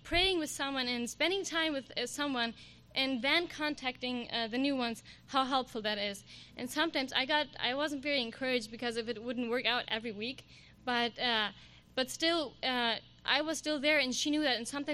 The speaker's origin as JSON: {"language": "English", "town": "Cuauhtémoc", "country": "Mexico", "second_language": "English", "said": "from Mexico, Cuauhtémoc, and I'm the only college student in my locality"}